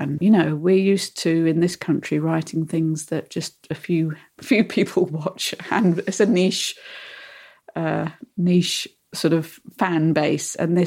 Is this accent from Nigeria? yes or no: no; United Kingdom; we, as British writers, just the fact that someone was paying for our Pret sandwich, we'd reached giddy heights we'd never previously dreamed of.